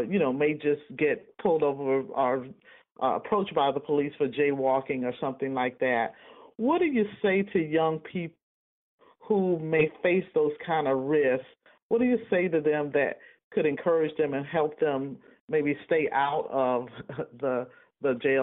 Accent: Florida, United States; from Northeast Florida

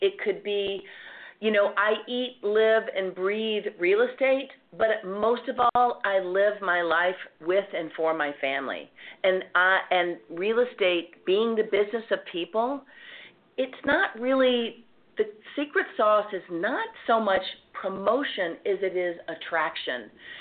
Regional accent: the South, United States; accent: Southern; But the first thing that I did was I didn't try to hide my Southern accent.

